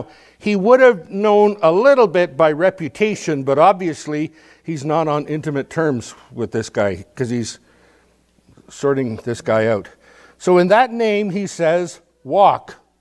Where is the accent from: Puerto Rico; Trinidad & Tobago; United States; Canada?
Canada; Nipawin, Saskatchewan; I remember as a kid, I grew up in Nipawin, Saskatchewan